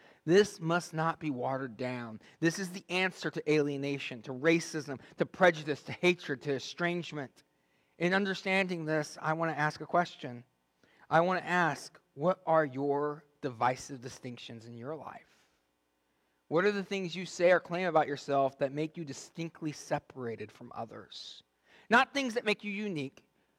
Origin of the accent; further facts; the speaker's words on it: United States; I'm an American. Ooh. I'm a veteran.